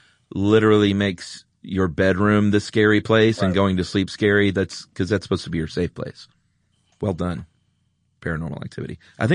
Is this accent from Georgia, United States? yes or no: yes; Redan, Georgia, United States; There's also Panola Mountain, which is out toward where I grew up in Redan, suburban DeKalb County.